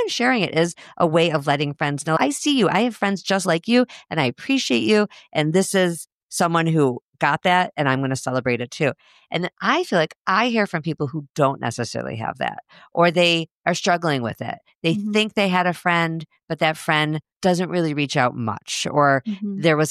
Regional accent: Chicago, Illinois, United States; moved away as an adult; now in Minnesota, United States; I didn't grow up in Minnesota. I still keep in touch with the friends I grew up with in Chicago, a lot of them. I've been here 25 years.

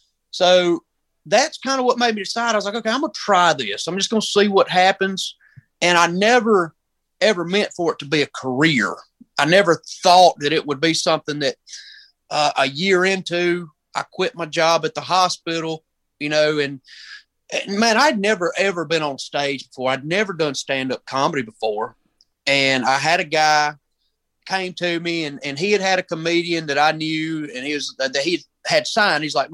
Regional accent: Union, South Carolina, United States; I'm from Union, South Carolina.

